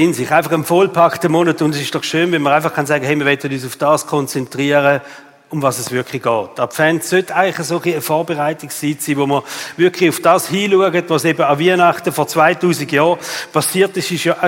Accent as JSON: {"language": "German", "country": "Switzerland", "said": "Aber bei uns in der Schweiz, der Schmutzli kommt."}